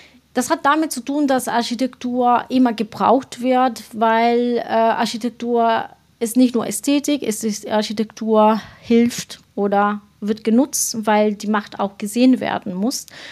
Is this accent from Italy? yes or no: yes; Piedmont, Italy; German is a second language; Nein, ich komme nicht aus Rom. Ich komme aus dem Norden, aus dem Piemont.